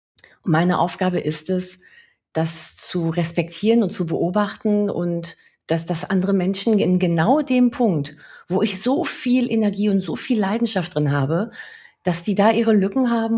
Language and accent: German; Spain; now in Germany; ich bin Spanierin und ich merke einfach wirklich, dass Länder anders denken.